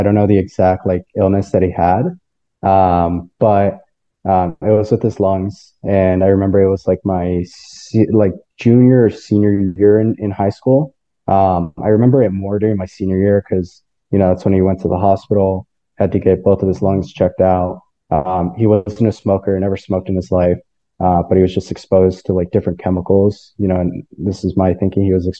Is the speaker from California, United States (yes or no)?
yes; Madera, California, United States; So I was born and raised in Madera, California.